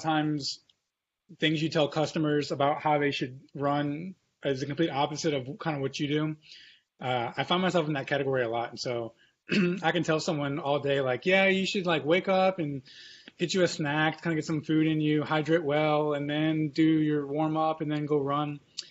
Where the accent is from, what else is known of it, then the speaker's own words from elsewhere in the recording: Louisiana, United States; now in Shreveport, United States; So I am originally from South Louisiana, not far from where Josh is located now